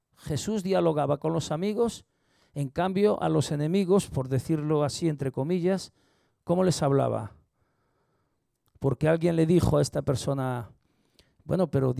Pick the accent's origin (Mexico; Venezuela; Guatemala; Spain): Spain; Yo sé que soy español y viva España.